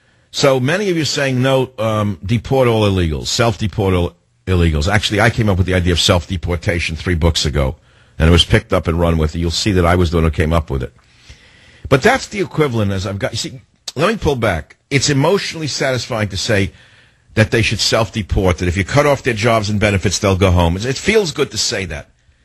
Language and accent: English; United States; I am an immigrant son. Does that give me any special rights to talk about immigration? No. But I am an American.